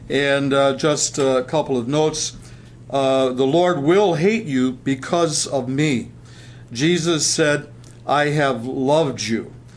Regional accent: Sandusky, Ohio, United States; you must be from my hometown. I was born in Sandusky, Ohio. Claim to fame from that town is a place called Cedar Point.

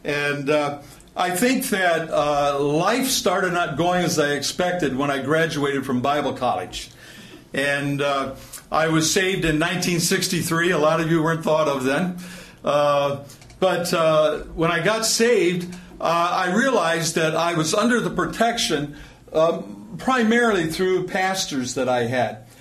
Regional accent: Sandusky, Ohio, United States; Because I am originally from Ohio, and one or two of you might know where Sandusky, Ohio is.

